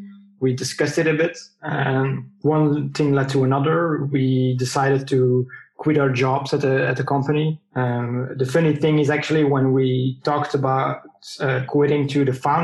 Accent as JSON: {"language": "English", "country": "Belgium", "said": "as you heard. I'm from Belgium."}